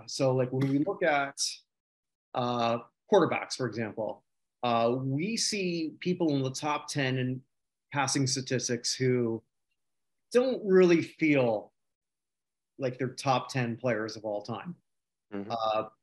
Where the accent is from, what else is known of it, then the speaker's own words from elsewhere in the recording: Canada; Hockey's like, obviously as a Canadian, I'm pretty big on